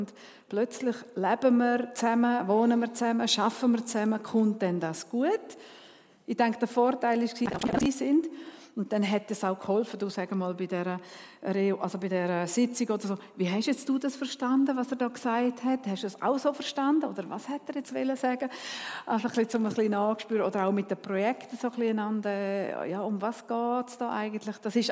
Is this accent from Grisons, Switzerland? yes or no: yes; Grisons, Switzerland; Da konnte ich immer sagen, ich bin im Heididorf aufgewachsen.